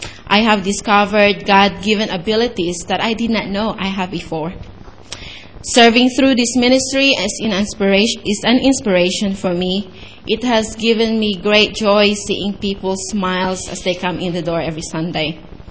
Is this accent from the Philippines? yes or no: yes; Philippines; now in Australia; As a Filipina woman, I have found it a little bit hard to find a ministry for me. Because, you know, this is Australia